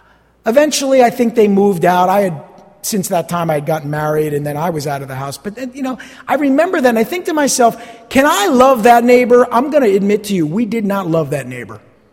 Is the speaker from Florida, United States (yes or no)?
no; Montclair, New Jersey, United States; like when we were growing up in Montclair, if I just said, well, he's not my neighbor.